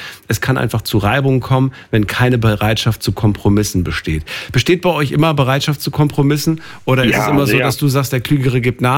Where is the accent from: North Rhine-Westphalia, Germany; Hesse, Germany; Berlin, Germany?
Hesse, Germany; Frankfurt; Du, als ich 15, 16 war, da war, wenn es ein Date gab, dann war immer irgendwie, lass uns, bin ja aus Frankfurt